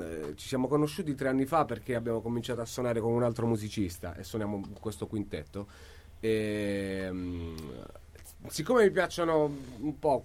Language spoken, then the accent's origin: Italian; Barletta, Apulia, Italy; now in Rome, Italy; Sono barlettano, ma vivo a Roma da 10 anni ormai, quindi okay. Sono più barlettano, più romano.